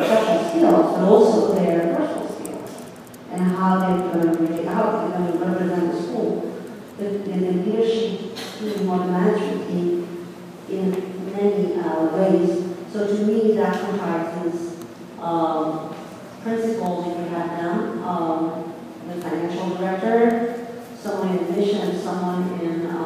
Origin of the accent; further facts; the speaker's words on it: southern France, France; I mean, I come from Southern France, my family comes from the Mediterranean, and there's sort of a European, Southern European feeling